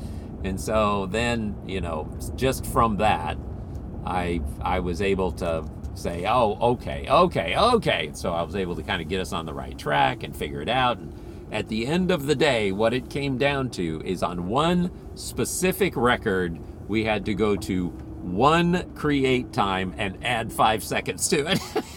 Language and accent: English; Philippines; it's a hard sell for me because I grew up in the Philippines.